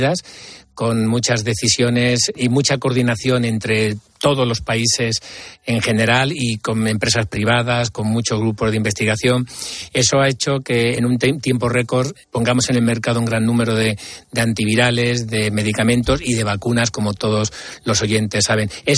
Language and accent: Spanish; Hannover, Lower Saxony, Germany; also born or lived in Heidelberg; la Hannover de mi infancia como emigrante en la Prusia profunda en los años 70, con mucha mano de obra española, yugoslava y turca